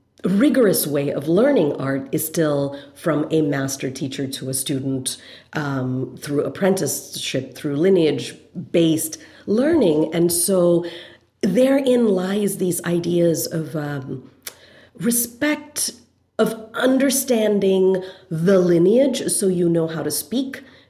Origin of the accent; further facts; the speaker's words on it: Singapore; I do feel fortunate that I grew up in Singapore for many reasons.